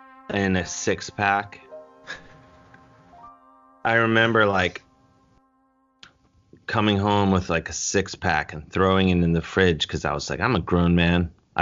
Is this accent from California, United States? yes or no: no; University Heights, Ohio, United States; because I grew up in University Heights, Ohio.